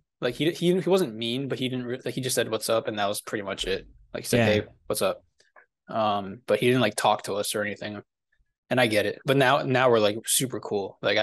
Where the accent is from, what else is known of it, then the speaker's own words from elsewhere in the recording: New Jersey, United States; So born and raised in New Jersey. I got into BMX, I guess in fifth grade first. So when I was like maybe 11.